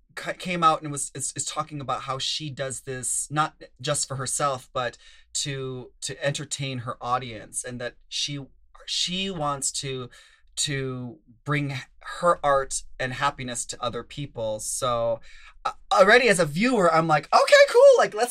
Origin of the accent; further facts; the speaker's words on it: Minnesota, United States; I'm from Minnesota. Okay. And we have Minnesota nice, but we all know that that does not mean that you're actually nice.